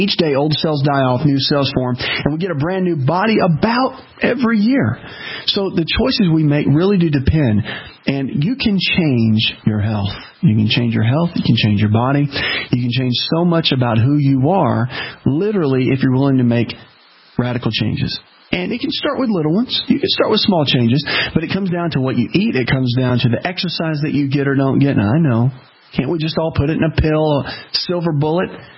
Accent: the South, United States; Now, listen, I'm from the South. Okay? I get this. And I see that, you know, you got to understand that we do fried chicken down here.

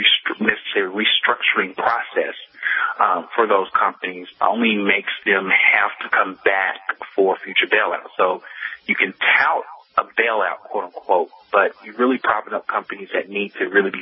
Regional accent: Virginia, United States; Sequestration, Virginia's my home state, disclaimer, but sequestration is a huge deal, or will be a huge deal in the state of Virginia.

